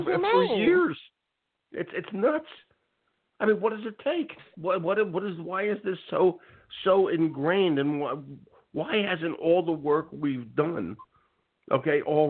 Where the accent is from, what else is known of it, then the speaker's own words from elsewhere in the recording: Philadelphia, Pennsylvania, United States; Okay, but so I grew up in Philly. I'll give myself some credit here. I grew up in Philly. All right, but a big city school district.